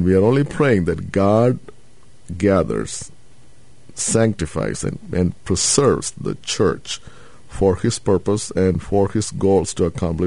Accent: India; I am on the faculty here, but I was born and raised in India, son of a Lutheran school teacher in India.

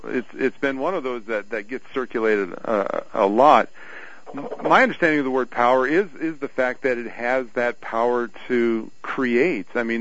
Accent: Seward, Nebraska, United States; Now, I'm from Seward, Nebraska, where we're the 4th of July city, and we love our fireworks

